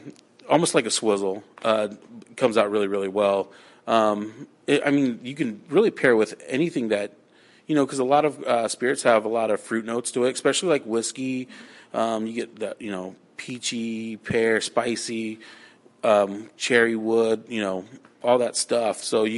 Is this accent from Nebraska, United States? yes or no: yes; Nebraska, United States; I grew up in Nebraska in the country, and we used a ton of rhubarb.